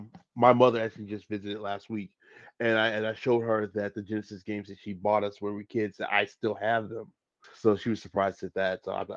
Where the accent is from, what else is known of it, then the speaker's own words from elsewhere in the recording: Chicago, Illinois, United States; So, my upbringing, especially growing up in Chicago in the 90s, mine has basically been me in the house playing video games